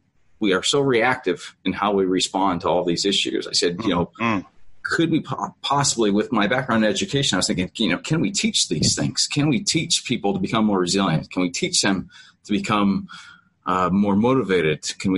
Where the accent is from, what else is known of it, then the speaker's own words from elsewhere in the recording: Harlan, Iowa, United States; I'm a small town Iowa guy. So yeah, I grew up in Harlan, Iowa.